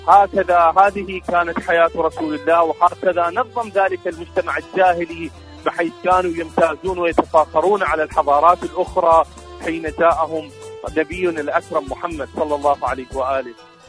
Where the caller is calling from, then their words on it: Iraq; من العراق